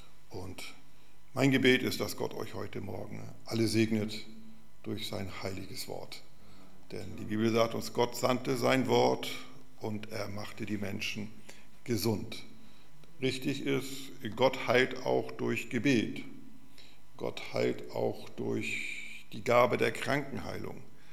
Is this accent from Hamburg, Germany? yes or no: no; Lübeck, Schleswig-Holstein, Germany; born there; Ich bin Lübecker. Ich bin in Lübeck geboren. Und mir liegt immer Lübeck noch am Herzen. Obwohl ich jetzt schon viele Jahre in Südamerika unterwegs bin.